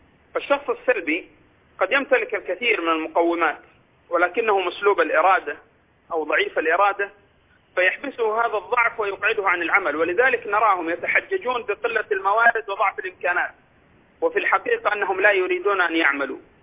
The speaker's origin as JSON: {"language": "Arabic", "town": "Jeddah", "region": "Makkah Province", "country": "Saudi Arabia", "said": "في فريق عندنا في جدة"}